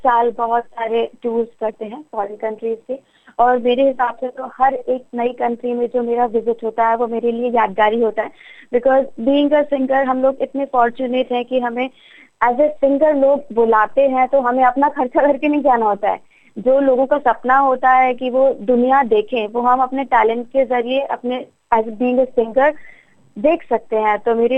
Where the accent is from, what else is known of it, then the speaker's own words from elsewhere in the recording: Madhya Pradesh, India; now in Mumbai, India; मैं MP से आती हूँ, जो कि मध्य प्रदेश हिंदी भाषी शहर है, लेकिन जब मैं बॉम्बे आई